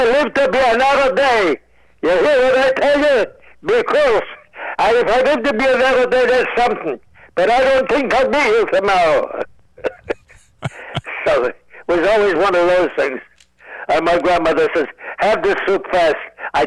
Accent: Chicago, Illinois, United States; I come from Chicago, so I had to say something about a gangster.

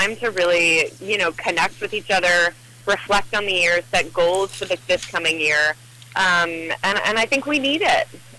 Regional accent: Yonkers, New York, United States; born there; now in California, United States; But you know, I've always been an East Coaster. I was born in Yonkers. I'm, you know, through and through, I'm a New Englander.

